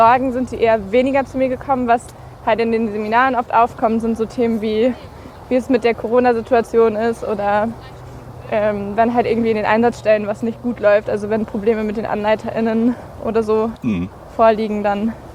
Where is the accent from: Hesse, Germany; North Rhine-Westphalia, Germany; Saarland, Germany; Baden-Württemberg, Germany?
North Rhine-Westphalia, Germany; Recklinghausen; ich komme aus Recklinghausen. Ich bin 20 Jahre alt.